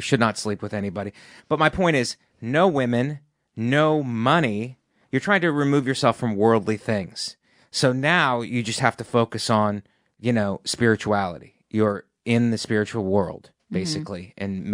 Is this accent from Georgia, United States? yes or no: no; Ohio, United States; That I'm from Ohio, and a lot of the women in Ohio look like that.